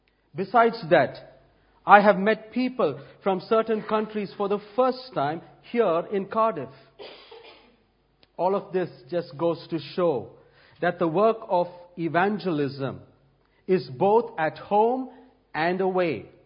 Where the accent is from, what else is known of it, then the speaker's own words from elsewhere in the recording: India; When I was a kid growing up in India